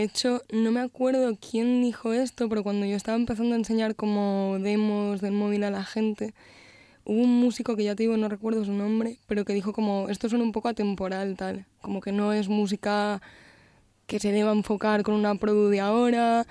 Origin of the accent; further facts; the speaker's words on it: Galicia, Spain; accent: Galician mixed; yo creo que todo mi imaginario tiene que ver con Galicia. No tengo mucho acento gallego porque mi padre es manchego. Entonces tengo un mix.